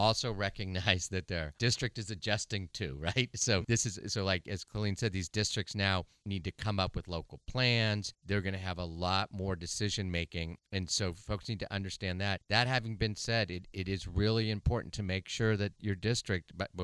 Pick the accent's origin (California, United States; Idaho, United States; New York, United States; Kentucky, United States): California, United States; San Mateo; when I was in the public schools growing up in San Mateo